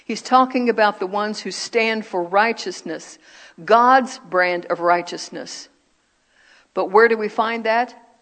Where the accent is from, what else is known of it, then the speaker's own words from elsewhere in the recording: United States; I'm American. Duh. Y'all know that by my accent, first and foremost.